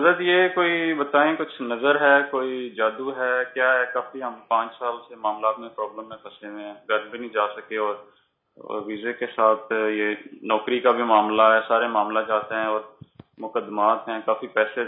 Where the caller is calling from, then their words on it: London, United Kingdom; جی جی میں برطانیہ سے بات کر رہی ہوں, لندن سے.